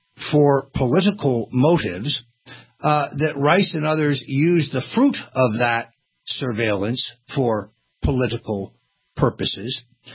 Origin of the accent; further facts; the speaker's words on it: Florida, United States; Congressman Tom Rooney from my home state of Florida